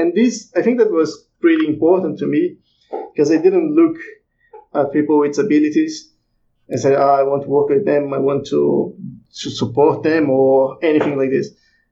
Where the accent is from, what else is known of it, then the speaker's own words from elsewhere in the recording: Rio de Janeiro, Brazil; now in Hereford, United Kingdom; I'm from Rio de Janeiro, which is one of the biggest cities in the world. And I moved to Hereford, which is a small town in England, gotcha. In the countryside, in the border with Wales.